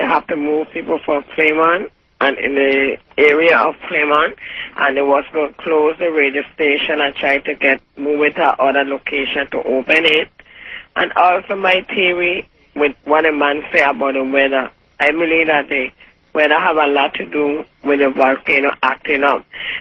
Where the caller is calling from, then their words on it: St. Thomas, U.S. Virgin Islands; I'm calling from St. Thomas.